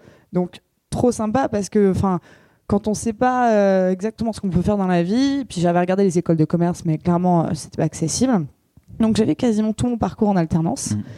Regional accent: Île-de-France, France; Moi, j'ai grandi dans le 91, donc en banlieue parisienne.

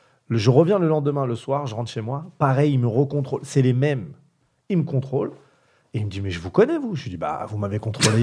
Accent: Champigny-sur-Marne, Île-de-France, France; Moi, j'habite à Saint-Maur. J'ai grandi à Champigny. Et j'habite à Saint-Maur. C'est une ville collée à Champigny.

